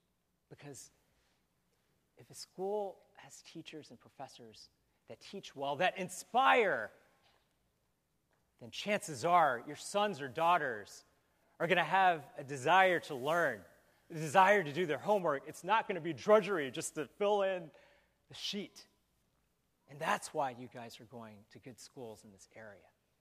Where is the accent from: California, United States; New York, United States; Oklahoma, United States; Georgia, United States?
Georgia, United States; Atlanta; born there; Taiwan, which is my ancestral land, even though I was born in Atlanta.